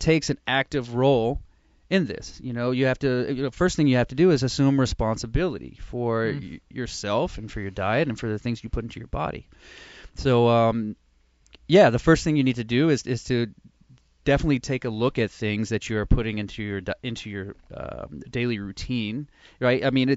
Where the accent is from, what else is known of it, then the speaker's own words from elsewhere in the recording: Texas, United States; I'm from Texas, first of all.